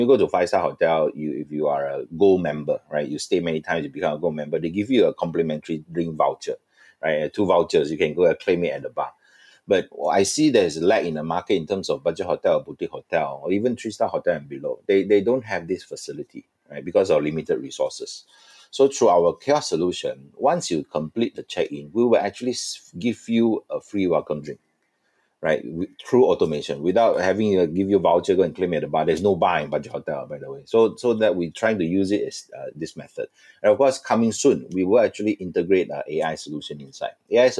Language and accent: English; Malaysia; I came back to Malaysia. I still think that there's a good place for me to be in Malaysia, because since I'm being a Malaysian